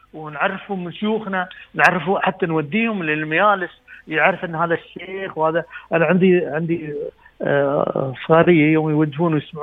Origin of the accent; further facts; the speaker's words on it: United Arab Emirates; يعني وين بتروح؟ بتقول أنا من الإمارات.